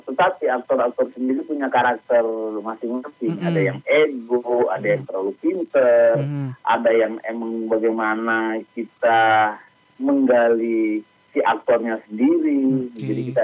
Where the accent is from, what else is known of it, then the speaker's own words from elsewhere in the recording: Yogyakarta, Special Region of Yogyakarta, Indonesia; now in Jakarta, Indonesia; saya dari Jogja ke Jakarta, dari teater sampai Jakarta